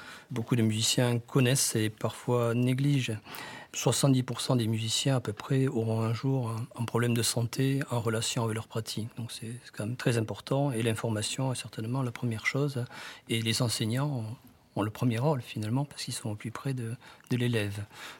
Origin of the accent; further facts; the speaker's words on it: South-West France, France; Moi, je viens du Sud-Ouest, on est des gens simples.